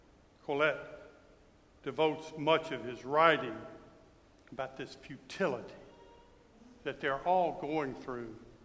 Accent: Mississippi, United States; I grew up in Mississippi, just at the height of the civil rights movement. It was a difficult time.

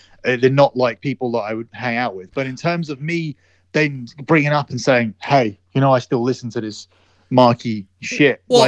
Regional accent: United Kingdom; we're two British people that are exactly the same age who met in England before he even got signed by the WWE.

